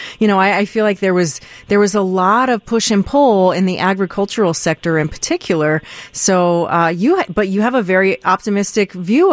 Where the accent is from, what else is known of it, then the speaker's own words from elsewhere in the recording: the South, United States; I'm from the South myself